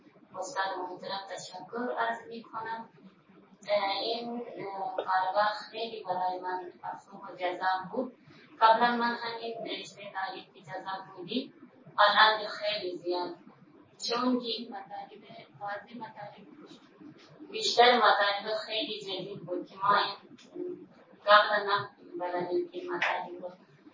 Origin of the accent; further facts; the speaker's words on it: Pakistan; Persian is a second language; من از پاکستان هستم.